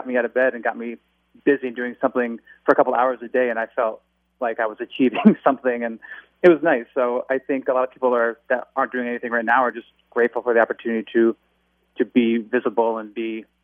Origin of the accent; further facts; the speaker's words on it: Schenectady, New York, United States; also born or lived in Manhattan; And, I'm from Schenectady, New York. I lived in Manhattan since 1997.